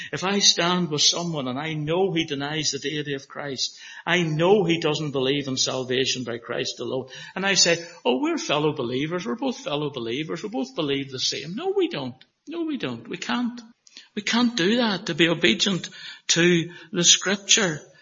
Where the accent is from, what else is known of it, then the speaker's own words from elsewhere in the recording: Northern Ireland, United Kingdom; moved away; he found out I was from Northern Ireland, he was great.